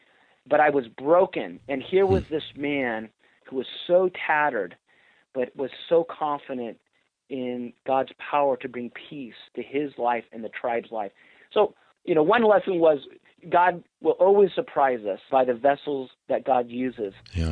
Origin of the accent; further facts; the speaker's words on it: San Francisco, California, United States; I grew up in the San Francisco area, very urban, and I'd never been into a jungle like that before.